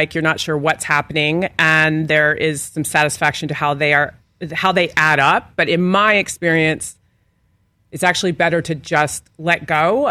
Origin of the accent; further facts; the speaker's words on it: East Coast, United States; also born or lived in Washington, D.C. / Japan / Virginia / Arizona; I'm from the East Coast, but he's made the boys believe they're New Yorkers.